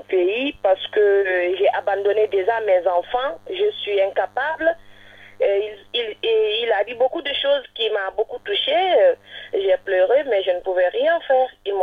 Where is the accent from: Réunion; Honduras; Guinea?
Guinea; now in France; je suis guinéenne